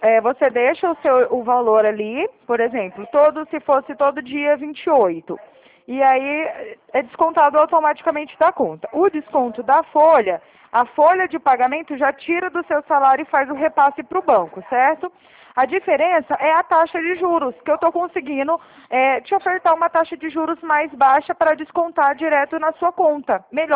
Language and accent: Portuguese; São Luís, Maranhão, Brazil; born there; Eu nasci lá em São Luís, eu ouvi falar de Icatu.